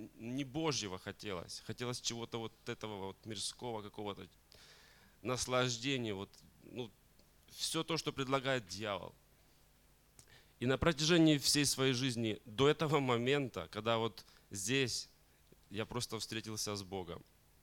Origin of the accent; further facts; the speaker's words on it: Ukraine; now in Spain; Я живу в Вигересе, Испания. Сам украинец по национальности. Здесь 4 года уже живу с женой.